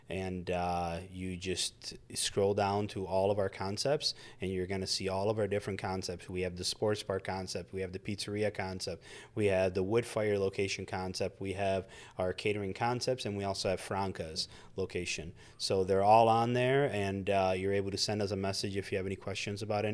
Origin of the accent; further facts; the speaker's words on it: Sicily, Italy; now in Greenville, United States; It reminded me a lot of the little village that we grew up in Sicily that had that small town feel, but it was still a bigger place.